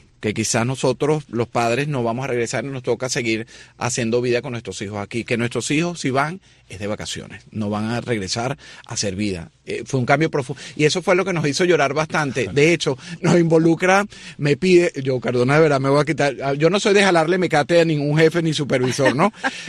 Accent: Venezuela; nosotros, como venezolanos, sentíamos un rechazo hacia nuestro país.

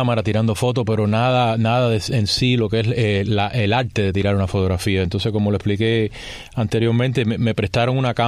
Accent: Miami, Florida, United States; Miami, bien cerca.

